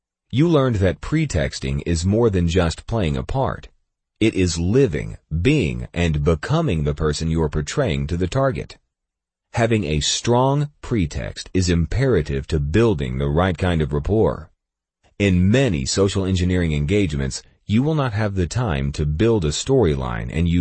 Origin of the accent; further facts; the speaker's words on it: New York, United States; I was born in New York and raised in an Italian family. I talk fast and loud and with my hands.